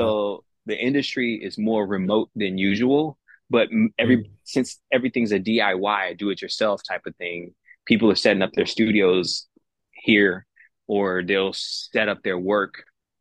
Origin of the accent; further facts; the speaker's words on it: Longview, Texas, United States; I grew up only in Longview, which was only like 45 minutes from the Louisiana state